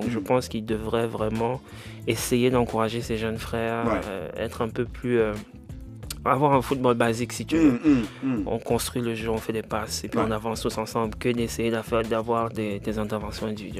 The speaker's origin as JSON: {"language": "French", "country": "Cameroon", "said": "Mon pays d'origine, bien sûr, les Lions Indomptables."}